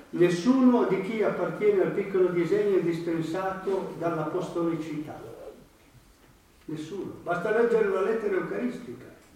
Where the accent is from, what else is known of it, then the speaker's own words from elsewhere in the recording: Boves, Piedmont, Italy; tra l'altro io sono di Boves, ma ho visto che di miei concittadini ce n'erano almeno 3 o 4